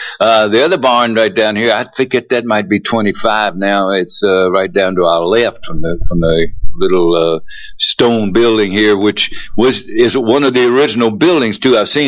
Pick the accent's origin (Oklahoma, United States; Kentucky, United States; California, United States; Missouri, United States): Kentucky, United States; I was brought up on Dixiana Farm, and all I had to do was pedal up the road to Huffman Mill and go down past Maddox Town, turn right, and there you were, you know.